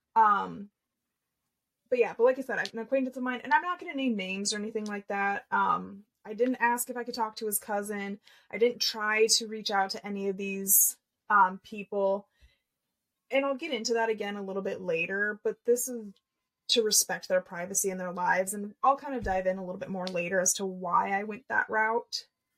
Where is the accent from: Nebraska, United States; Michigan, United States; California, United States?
Nebraska, United States; growing up in Nebraska my whole life